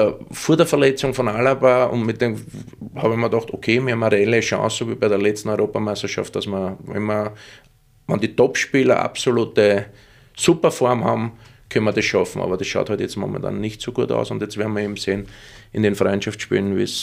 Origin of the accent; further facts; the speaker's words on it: Vienna, Austria; Als Wiener gehört ein bisschen der blöde Schmäh dazu